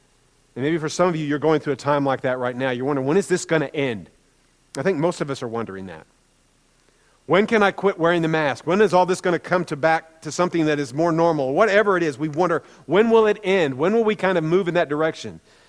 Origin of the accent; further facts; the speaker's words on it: Midwest, United States; I grew up in Tornado Alley. Many of you probably know that, in the Midwest.